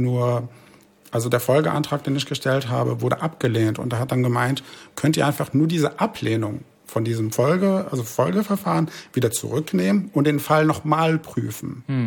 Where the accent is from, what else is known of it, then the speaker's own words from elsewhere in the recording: Algeria; now in Germany; Das hat man schon in meiner Heimat gemacht